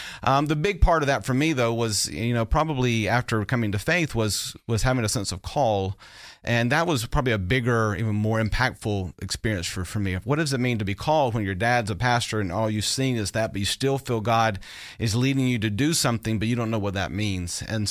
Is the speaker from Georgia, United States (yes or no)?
yes; Port Wentworth, Georgia, United States; Well, I grew up outside of Savannah, Georgia. My dad was a Baptist pastor. And so I grew up in the 70s and 80s in a little town called Port Wentworth, Georgia.